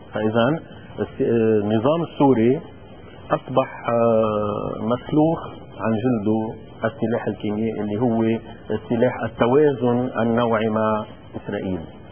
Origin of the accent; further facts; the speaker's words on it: Lebanon; نحن كلبنانيين